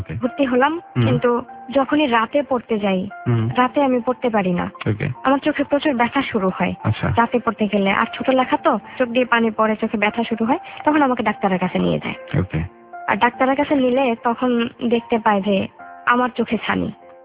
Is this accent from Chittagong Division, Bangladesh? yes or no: yes; Chittagong, Chittagong Division, Bangladesh; born there; আমার জন্ম চট্টগ্রামে।